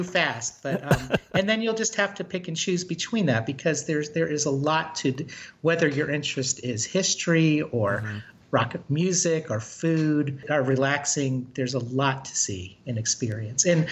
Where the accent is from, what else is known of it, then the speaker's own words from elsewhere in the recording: Washington, D.C., United States; I grew up in the Washington, D.C. area. And Huntsville feels to me like suburban Washington, because you just have a lot of people connected to the government there.